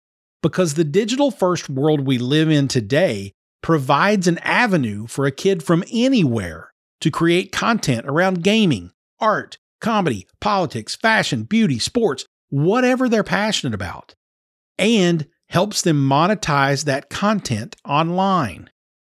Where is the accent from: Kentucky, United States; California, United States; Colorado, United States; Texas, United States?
Kentucky, United States; Kentucky to the World. It's an economic development and education organization in my home state